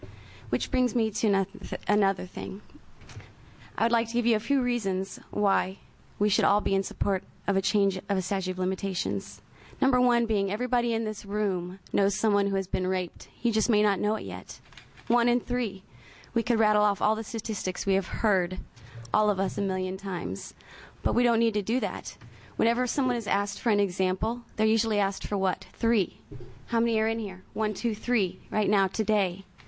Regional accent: Indiana, United States; I would like to give you a short summary of my story. I am from Indiana.

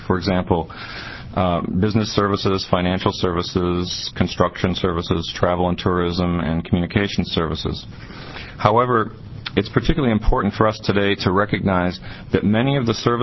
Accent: Portland, Oregon, United States; I'm from Portland, Oregon.

